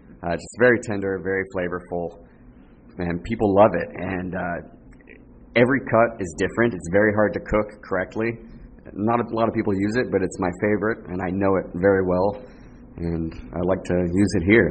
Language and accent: English; Naples, Florida, United States; Yes, I grew up in Southwest Florida.